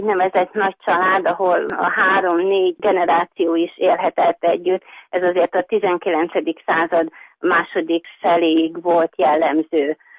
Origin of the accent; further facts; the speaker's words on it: Zakarpattia Oblast, Ukraine; Én egy kárpátaljai magyar nagyközségből származom, melyik vegyes felekezetű református és görögkatolikus kb. Fele-fele arányban.